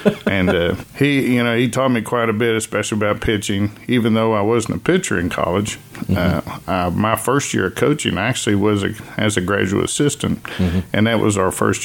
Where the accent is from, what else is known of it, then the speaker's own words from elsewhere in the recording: Ashland, Kentucky, United States; I'm from Ashland, Kentucky. I was in Tomcat. And I played baseball there for 3 years